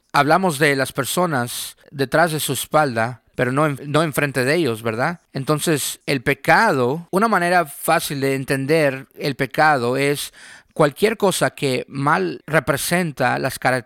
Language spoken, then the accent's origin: Spanish; Colorado, United States; Los árboles de Carolina del Norte, las montañas de Colorado, de donde yo soy